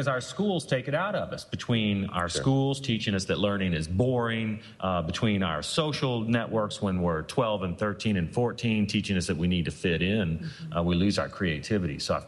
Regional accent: Kentucky, United States; and I've simplified it because I'm from Kentucky and it's too many words.

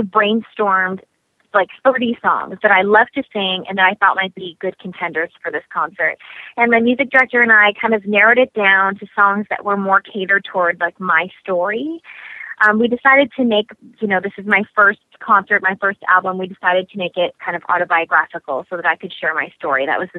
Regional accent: Eagan, Minnesota, United States; Sure. I'm originally from a town called Eagan, Minnesota, which is a suburb of Minneapolis. It's about 20 minutes south of the city.

